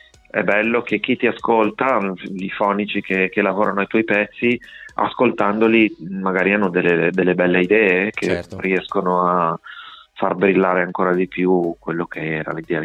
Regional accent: Liguria, Italy; chiaramente è da liguri, è una tragedia che ci ha colpito parecchio

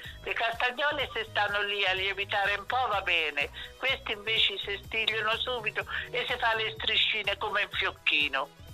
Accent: Anghiari, Tuscany, Italy; D'Arezzo, San Leo di Anghiari.

